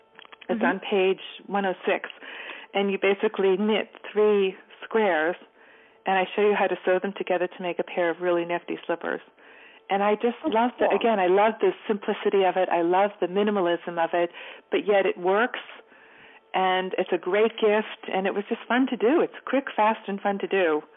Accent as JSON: {"language": "English", "region": "Massachusetts", "country": "United States", "tie": "born or raised there", "also_born_or_lived": "London, United Kingdom", "said": "when I grew up in Massachusetts"}